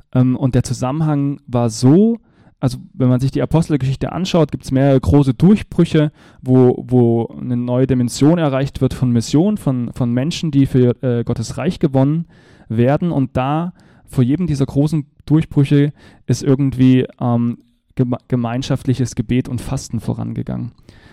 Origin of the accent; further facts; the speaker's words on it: Germany; wenn ich zum Beispiel an Deutschland denke, gar nicht so weit, wo ich herkomme, da wohnen die Sorben